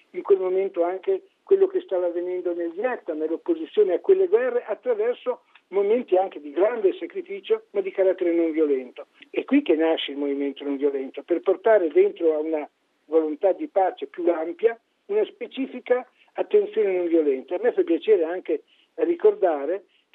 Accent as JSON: {"language": "Italian", "town": "Ferrara", "region": "Emilia-Romagna", "country": "Italy", "said": "sono di Ferrara, vicinissimo a Bologna"}